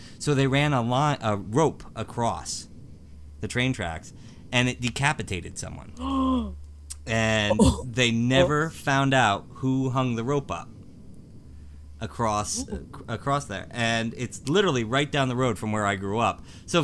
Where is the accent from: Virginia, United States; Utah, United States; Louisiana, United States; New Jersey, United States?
New Jersey, United States; Newton; I grew up in Newton, New Jersey, and I talk with Mark from Weird New Jersey all the time about it. Newton is like the weirdest town in all of New Jersey.